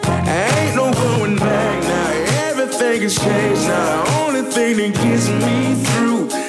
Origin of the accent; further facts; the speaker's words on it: Mississippi, United States; I grew up in the Delta, deep in the 662.